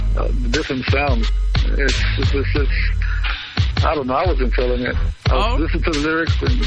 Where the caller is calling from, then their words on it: Bronx, New York, United States; From the Bronx.